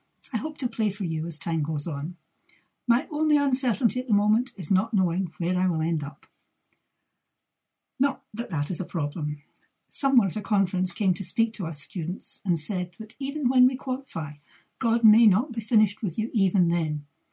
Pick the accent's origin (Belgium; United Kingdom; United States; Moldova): United Kingdom; West Kilbride, Scotland; I come from West Kilbride, where I attend West Kilbride Parish Church.